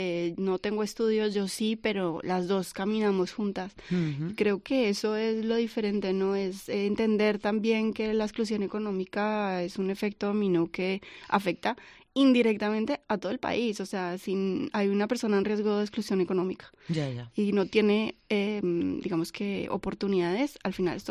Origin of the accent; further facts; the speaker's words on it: Colombia; also born or lived in Madrid; now in Cantabria, Spain; Colombiana, pero llevo en Cantabria 5 años y a España llegué, pero no llevo 25.